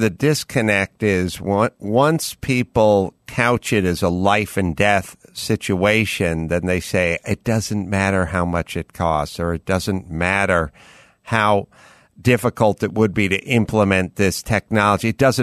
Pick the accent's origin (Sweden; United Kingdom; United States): United States; Los Angeles, California; And I grew up in Los Angeles.